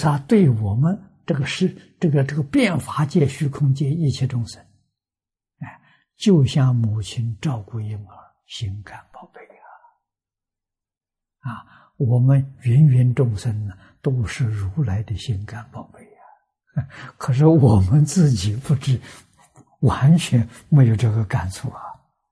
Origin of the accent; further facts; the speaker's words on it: China; 在我们中国人有个谚语，大家都晓得